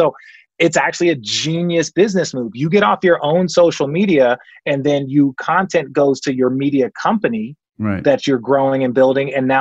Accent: Phoenix, Arizona, United States; Like, I grew up in Phoenix, Arizona, and they have these huge, green signs.

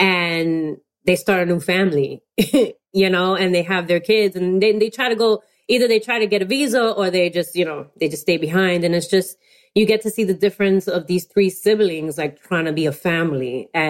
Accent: New York City, New York, United States; I always been proud to be Dominican American, and being a New Yorker on top

